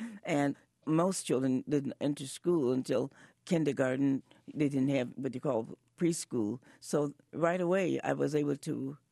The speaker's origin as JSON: {"language": "English", "town": "Chicago", "region": "Illinois", "country": "United States", "tie": "born or raised there", "also_born_or_lived": "St. Louis, Missouri"}